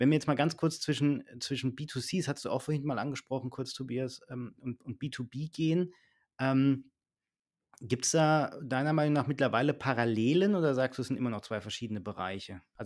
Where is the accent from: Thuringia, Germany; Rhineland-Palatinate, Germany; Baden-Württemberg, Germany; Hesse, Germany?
Hesse, Germany; Sulzbach; Ich komme aus Sulzbach bei Frankfurt, Sulzbach-Taunus.